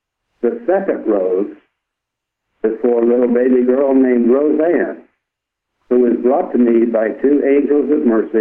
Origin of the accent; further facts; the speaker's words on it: Richmond, Indiana, United States; the reunion in Richmond, Indiana, my hometown, covered by CBS.